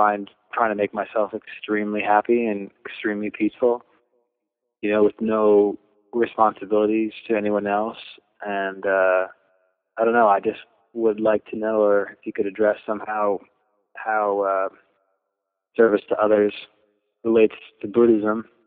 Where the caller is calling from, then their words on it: California, United States; I'm calling from the Central Coast of California.